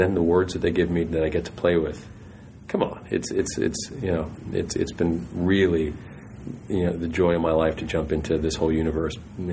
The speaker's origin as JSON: {"language": "English", "town": "Boston", "region": "Massachusetts", "country": "United States", "tie": "born or raised there", "said": "the Braves one time came from my hometown, Boston."}